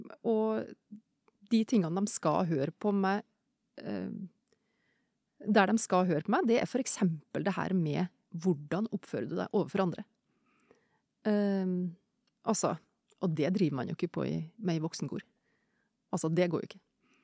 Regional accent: Bøgda, Møre og Romsdal, Norway; Altså, jeg er fra Bøgda på Nordmøre.

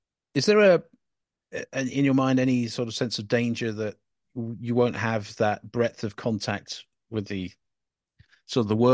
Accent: Cambridge, East of England, United Kingdom; as you know, I'm originally from Cambridge.

